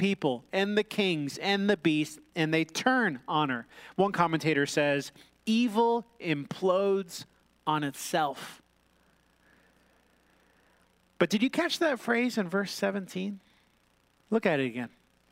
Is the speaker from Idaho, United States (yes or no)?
no; Minnesota, United States; I'm from Minnesota, so I don't care, you know.